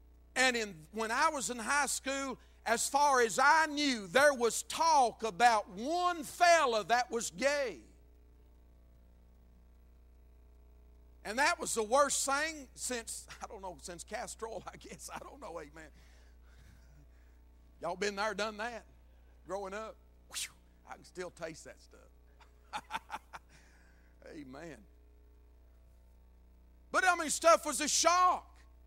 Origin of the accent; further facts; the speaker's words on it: Georgia, United States; I grew up in Dawson County, Georgia.